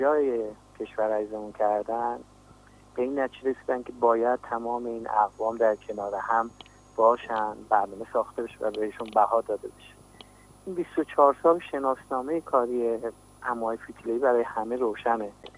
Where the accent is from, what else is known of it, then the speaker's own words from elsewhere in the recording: Iran; first language Azerbaijani; Persian is a second language; من خودم آذری زبانم و افتخارم بوده که من آذریم.